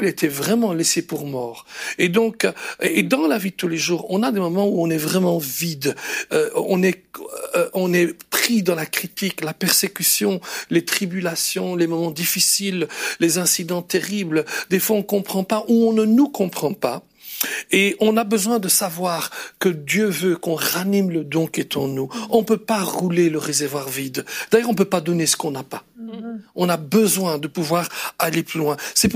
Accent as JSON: {"language": "French", "country": "Belgium", "lives_now": "Switzerland", "said": "Je suis belge pour Sylvie qui en effet pose un peu plus tôt la question. Je suis belge mais j'habite en Suisse."}